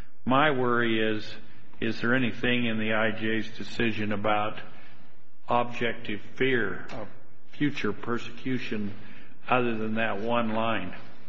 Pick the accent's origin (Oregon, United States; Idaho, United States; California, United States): Idaho, United States; I don't say it very good. I'm from Idaho.